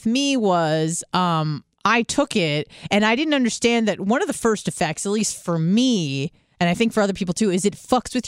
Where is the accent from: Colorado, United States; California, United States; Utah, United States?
California, United States; Carlsbad; Yes. Well, it was Carlsbad, North County.